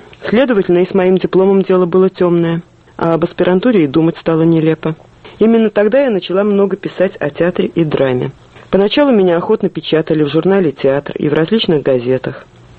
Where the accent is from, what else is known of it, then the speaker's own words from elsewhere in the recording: Moscow, Russia; я коренная москвичка.